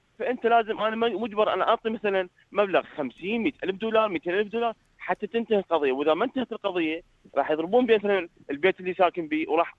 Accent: Iraq

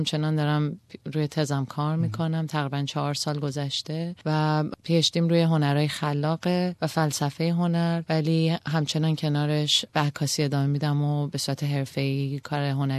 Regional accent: Iran; moved away as an adult; now in Australia; من سال 2007 اومدم استرالیا. من فوریه 2007 بود که موو کردم از ایران اومدم اینجا.

